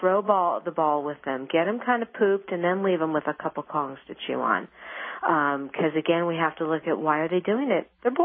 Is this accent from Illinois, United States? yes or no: no; Bloomington, Minnesota, United States; Oh, okay, because I grew up in Bloomington, Minnesota.